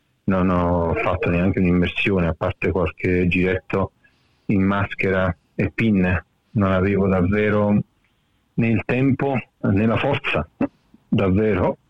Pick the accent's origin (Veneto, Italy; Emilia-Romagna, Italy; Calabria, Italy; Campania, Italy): Campania, Italy; Sorrento; moved away; C'è davvero poca gente che è rimasta al mio paese, a Sorrento.